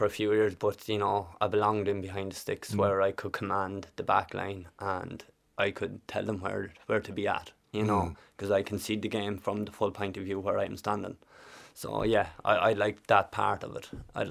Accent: Kildare, Ireland; I'm from Kildare, all the way from Kildare.

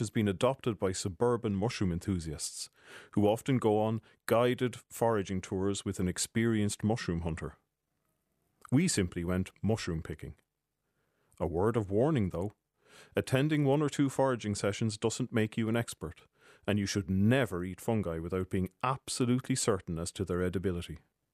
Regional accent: County Offaly, Ireland; My own relationship with fungi began when I was a child, growing up in Offaly, when my siblings and I would forage for field mushrooms.

